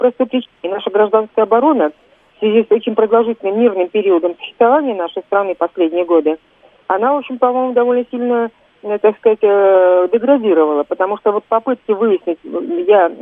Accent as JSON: {"language": "Russian", "region": "Moscow", "country": "Russia", "said": "Я москвичка"}